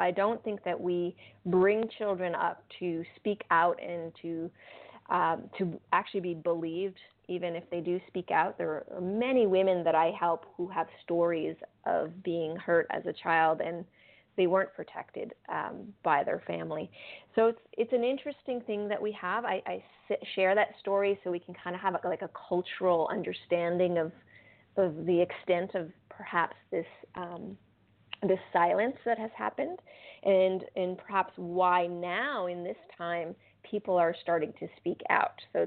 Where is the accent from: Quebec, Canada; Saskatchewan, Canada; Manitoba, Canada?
Manitoba, Canada; I'm French Canadian born, and I was raised on Native reservations in the province of Manitoba.